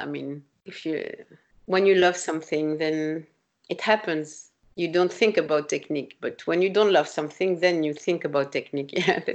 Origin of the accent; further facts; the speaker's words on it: France; English is a second language; I mix all this melody, technical from Africa, Arabic, Indian, English music, because I grew up in France, you know.